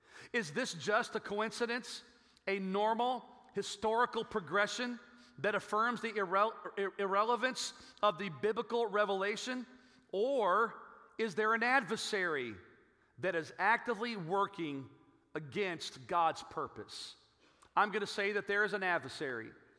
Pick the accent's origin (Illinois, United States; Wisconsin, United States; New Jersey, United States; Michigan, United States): Illinois, United States; Chicago; some of my very, very best friends growing up in Chicago, they were of the black race.